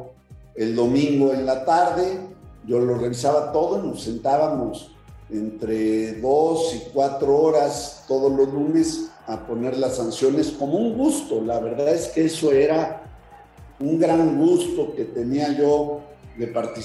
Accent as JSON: {"language": "Spanish", "country": "Mexico", "said": "que no ha sido nuestro fuerte en los últimos 30 años como mexicanos."}